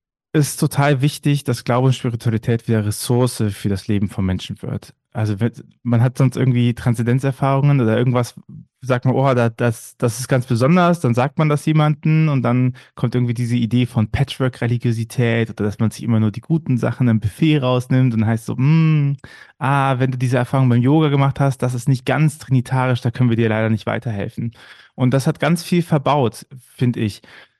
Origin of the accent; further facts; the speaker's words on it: Bonn, North Rhine-Westphalia, Germany; dass ich ganz klassisch kirchlich sozialisiert bin. Ich bin ja gebürtiger Bonner, also ich bin ja im Sendegebiet geboren und bin da ganz normal in die Kirchgemeinde gegangen. Aber sowohl in die evangelische als auch in die katholische, denn rheinisch-katholisch